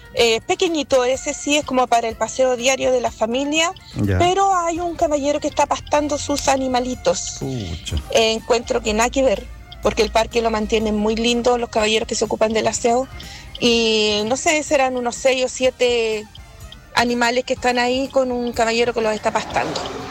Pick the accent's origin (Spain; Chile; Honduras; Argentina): Chile; Villa Los Ríos; Soy de Villa Los Ríos